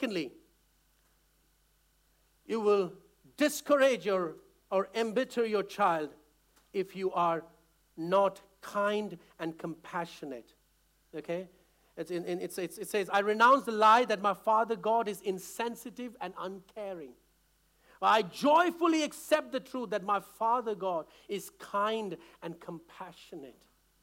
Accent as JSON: {"language": "English", "country": "India", "said": "I can talk about India, so I'm not going to upset anyone. I come from India."}